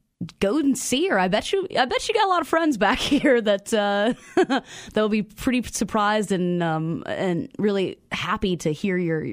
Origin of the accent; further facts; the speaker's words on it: the South, United States; Well, I'm originally from the South, not in Florida, so sort of the South.